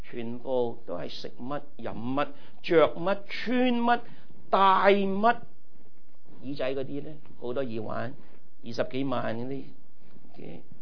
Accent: Taishan, Guangdong, China; Soda 系凉水，我哋台山人讲凉水啊嘛

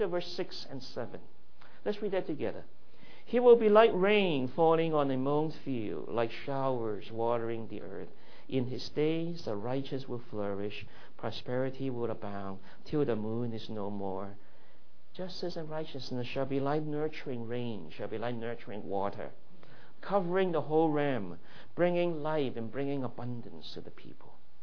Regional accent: Hong Kong; When I was a little boy growing up in Hong Kong

